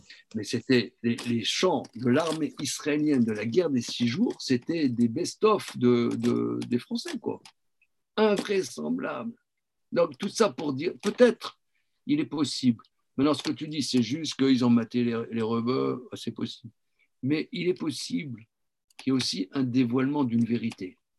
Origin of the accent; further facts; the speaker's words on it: Nancy, Grand Est, France; le grand lycée de la ville où je suis né, à Nancy.